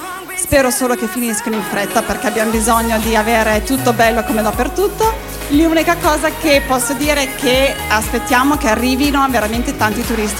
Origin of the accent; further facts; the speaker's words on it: France; accent: Romagnol; Leggermente, ma cerco di camuffarlo perché sono francese in realtà.